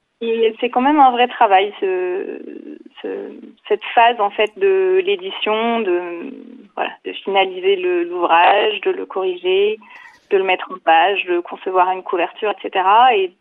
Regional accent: Saint-Jean, Auvergne-Rhône-Alpes, France; J'ai grandi à Saint-Jean, mes parents y habitent toujours. Et puis je vis en hiver maintenant à côté de Grenoble.

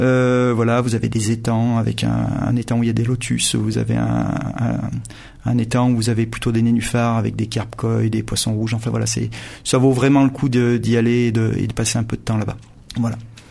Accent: Montélimar, Auvergne-Rhône-Alpes, France; Moi, je suis de Montélimar au départ. Quand j'étais petit, j'allais là-bas.

